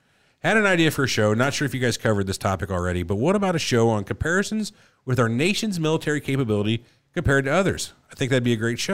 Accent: England, United Kingdom; from England.

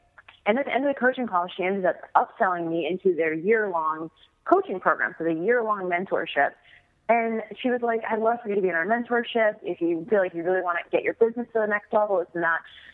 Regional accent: Boston, Massachusetts, United States; Well, first of all, I grew up in Boston. So I grew up in the Northeast, New England

